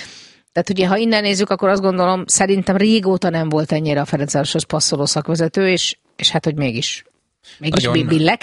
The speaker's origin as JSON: {"language": "Hungarian", "region": "Budapest", "country": "Hungary", "tie": "born or raised there", "said": "meg Kispesten nőttem mondjuk föl."}